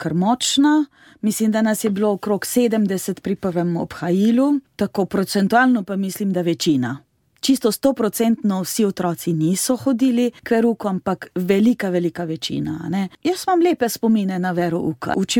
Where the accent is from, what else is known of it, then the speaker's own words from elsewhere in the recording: Prevalje, Carinthia, Slovenia; Torej, sem Korošica, moj rojstni kraj so Prevalje, delujem sicer na Ravnah na Koroškem, izhajam iz petčlanske družine, imam še dva starejša brata